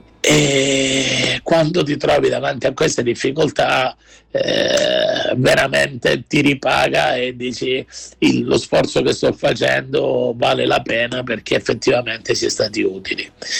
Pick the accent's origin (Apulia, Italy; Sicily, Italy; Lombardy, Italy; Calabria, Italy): Calabria, Italy; accent: Calabrian; io, come si sente, sono calabrese